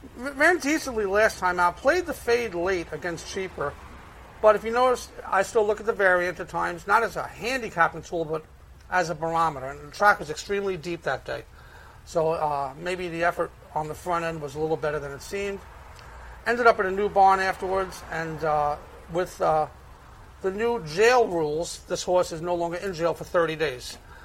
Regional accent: Brooklyn, New York, United States; accent: Brooklyn; And with my Brooklyn accent, it wouldn't come out good, even if I knew how to pronounce it.

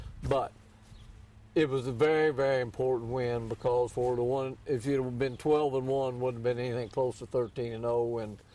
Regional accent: Lexington, Kentucky, United States; Well, my family wasn't involved in it at all, but we were from, you know, I grew up in Lexington, Kentucky.

